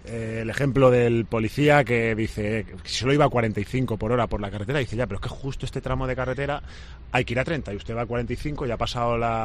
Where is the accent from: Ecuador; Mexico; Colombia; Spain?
Spain; Y ahí el corazón a nosotros nos dice que como españoles no la vemos tan mano como la puede haber un alemán.